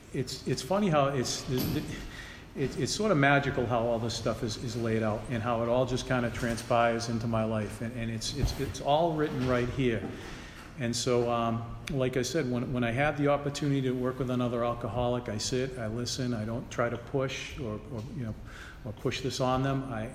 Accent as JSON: {"language": "English", "town": "Plymouth", "region": "Massachusetts", "country": "United States", "tie": "born or raised there", "said": "So I grew up in Plymouth. I still live in Plymouth."}